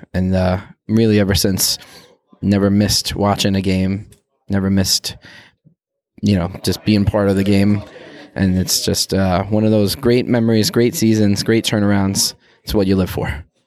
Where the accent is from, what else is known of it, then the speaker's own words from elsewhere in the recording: Kingston, New York, United States; I'm from Kingston, New York.